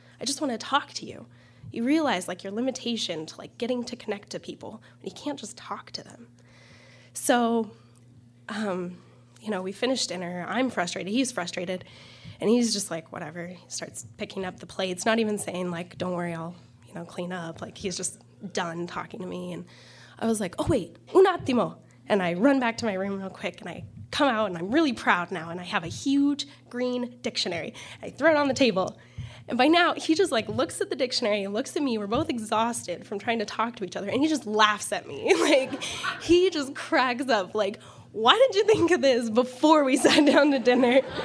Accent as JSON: {"language": "English", "region": "Idaho", "country": "United States", "said": "I was like, oh, I'm from Idaho."}